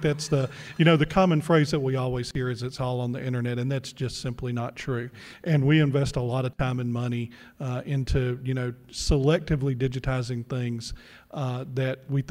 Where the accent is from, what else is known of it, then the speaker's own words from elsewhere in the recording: Mississippi, United States; And I know John because we're both from Mississippi. John's lost his accent. I haven't.